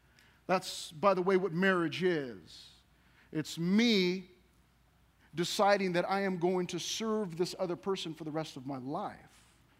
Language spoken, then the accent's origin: English; San Bernardino, California, United States; I'm from San Bernardino. We specialize in criminal element. That's what we do there. I grew up there.